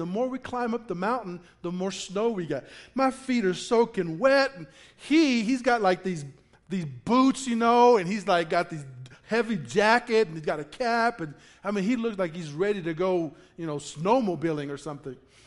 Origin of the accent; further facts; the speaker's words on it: Texas, United States; moved away; When I first moved to New Mexico, I moved here from Texas. My family and I moved here from Texas October of 2000. And I grew up in West Texas